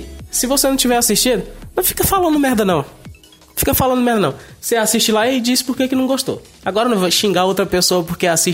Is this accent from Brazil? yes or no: yes; Maranhão, Brazil; Eu sou do Maranhão. O meu sotaque pode não falar, mas eu tenho muita coisa do Maranhão. Eu sempre fui do Maranhão, sempre fui do Nordeste e sempre me orgulhei disso.